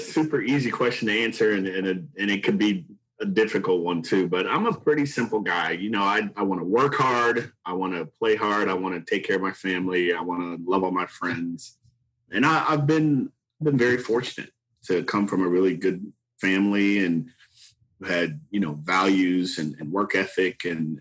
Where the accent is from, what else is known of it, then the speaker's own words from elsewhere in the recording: Dayton, Ohio, United States; Born and raised in Dayton, Ohio. Went to school there and then went away to Washington, D.C. To attend college.